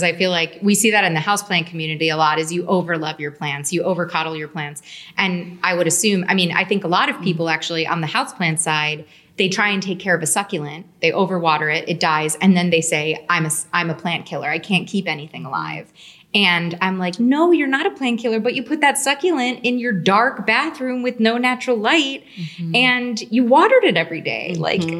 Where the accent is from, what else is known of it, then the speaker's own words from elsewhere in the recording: New York, United States; you know, as a New Yorker, it's interesting.